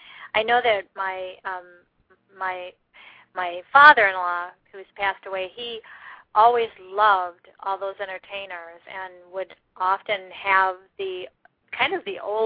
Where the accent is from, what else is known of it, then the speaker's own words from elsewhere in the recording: Chicago, Illinois, United States; You know, we're originally from the Chicagoland area.